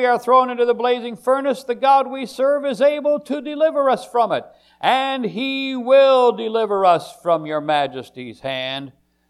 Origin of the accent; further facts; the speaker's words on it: Michigan, United States; when they found out I was from Michigan, well, that just made it even worse.